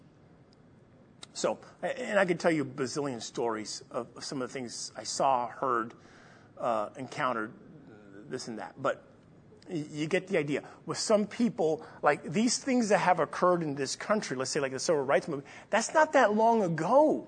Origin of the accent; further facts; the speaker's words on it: New York City, New York, United States; So, and where I grew up in New York City in Manhattan.